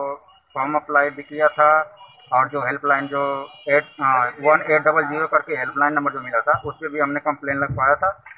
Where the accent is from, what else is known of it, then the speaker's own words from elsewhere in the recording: Mau, Uttar Pradesh, India; रहने वाले हैं उत्तर प्रदेश मऊ जिला पड़ेगा